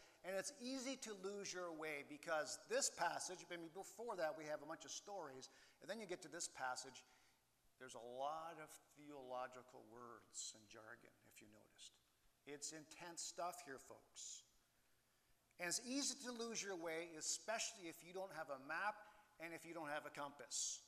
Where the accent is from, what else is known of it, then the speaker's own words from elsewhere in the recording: Canada; I had to learn to live as a Canadian because we were Canadians, but I had to learn to live as a Canadian in Canada, as a resident of Canada, full-time for the first time.